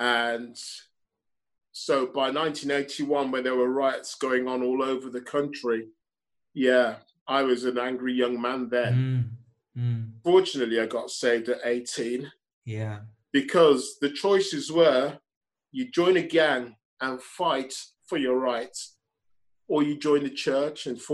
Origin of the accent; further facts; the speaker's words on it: Wolverhampton, West Midlands, United Kingdom; Well, I went to schools that were very multicultural.